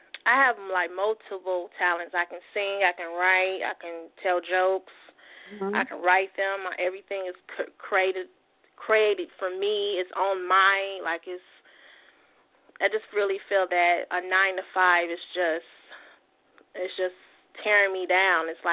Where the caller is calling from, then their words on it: Phoenix, Arizona, United States; Calling from Phoenix, Arizona.